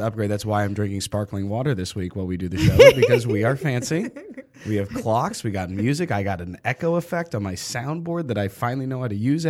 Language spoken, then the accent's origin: English; East Coast, United States; I'm from the East Coast, so I'm like, oh, okay.